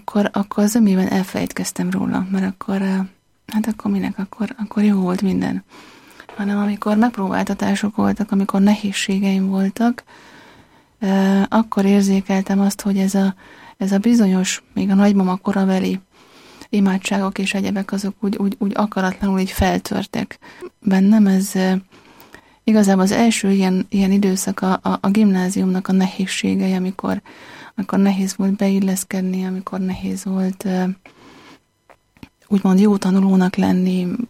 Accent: Érd, Pest, Hungary; Én Érden jártam egyébként. Igen. Érdről származom. Az összes iskoláimat az érettségig Érden végeztem.

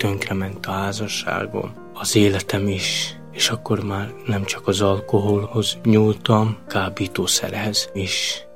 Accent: Esztergom, Komárom-Esztergom, Hungary; born there; first language Romani; Hungarian is a second language; Esztergomban születtem egy cigánytelepen, nem tudtam magyarul beszélni, csak cigányul.

